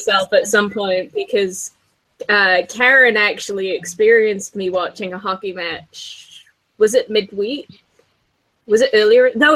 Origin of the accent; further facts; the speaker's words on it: Wales, United Kingdom; now in Basingstoke, United Kingdom; I'm originally from Wales but currently living in Basingstoke, which for most everyone else it's just outside of London.